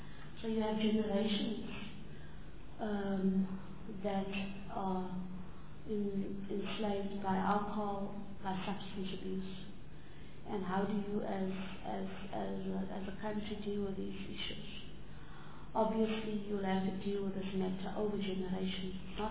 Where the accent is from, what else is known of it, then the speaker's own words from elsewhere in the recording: South Africa; The fact that as a South African society we are sitting with a huge problem with regard to substance abuse.